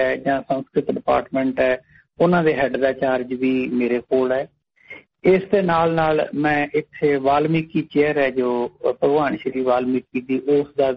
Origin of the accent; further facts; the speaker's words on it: Maan Wala, Punjab, India; ਮੈਂ ਬੁਨਿਆਦੀ ਤੌਰ ਤੇ ਬਠਿੰਡਾ ਤੋਂ 20-22 ਕਿਲੋਮੀਟਰ ਦਮਦਮਾ ਸਾਹਿਬ ਦੇ ਲਾਗੇ ਮੇਰਾ ਪਿੰਡ ਹੈ ਮਾਣ ਵਾਲਾ